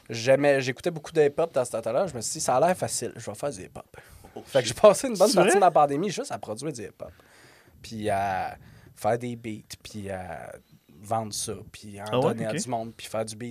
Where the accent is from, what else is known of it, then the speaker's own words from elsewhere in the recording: Alma, Quebec, Canada; also born or lived in Montreal; Oui, je suis parti d'Alma, je suis allé vivre à Montréal en coloc avec une couple de potes.